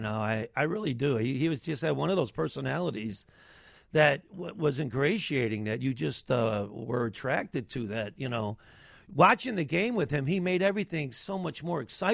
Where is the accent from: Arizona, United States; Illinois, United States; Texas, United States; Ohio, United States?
Illinois, United States; Chicago; I grew up, it's a little area called Canaryville on the south side of Chicago. It's right next to Bridgeport.